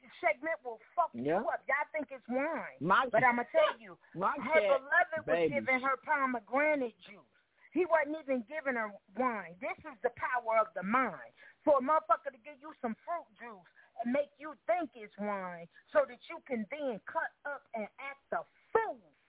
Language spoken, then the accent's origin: English; Brooklyn, New York, United States; My mother, I grew up in African Lion Safari in my mama's motherfucking co-op in Brooklyn, motherfucking New York.